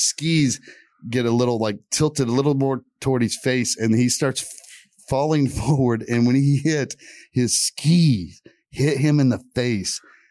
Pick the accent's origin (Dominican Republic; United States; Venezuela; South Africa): United States; Indiana; at least I'm from Indiana where we had snow, but I was living in Texas at the time.